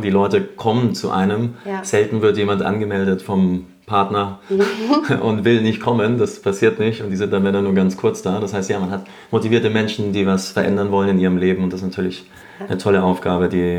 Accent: Bayreuth, Bavaria, Germany; in Bayreuth, in meiner Heimatstadt. Und dann bin ich nach München

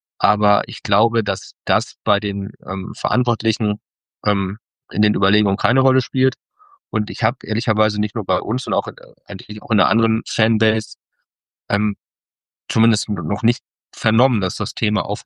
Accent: Essen, North Rhine-Westphalia, Germany; now in Mülheim, Germany; Ich wohne in Mülheim, ich komme aber aus Essen.

